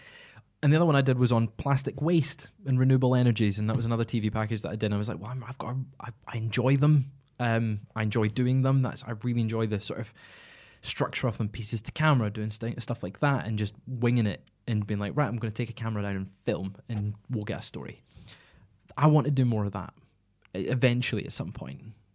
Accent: Scotland, United Kingdom; because I'm Scottish

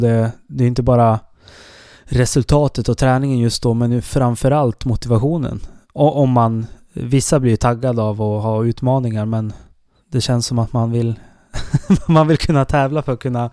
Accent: Evertsberg, Dalarna County, Sweden; Evertsbergsrännet hemma min hemby Evertsberg, halvvägs på Vasan, körde sig helgen

